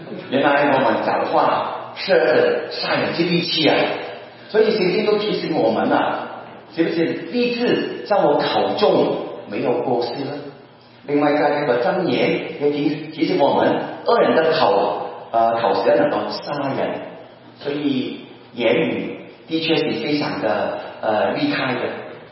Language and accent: Chinese; Hong Kong; 我们香港人很喜欢吃叉烧，对吧？